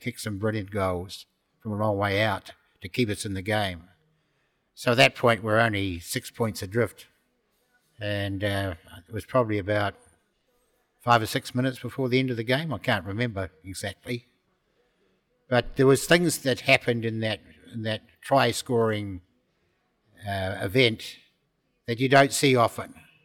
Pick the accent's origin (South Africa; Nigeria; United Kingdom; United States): United Kingdom; Wales; We being the Welsh, we were going to give our best, and our best was good enough.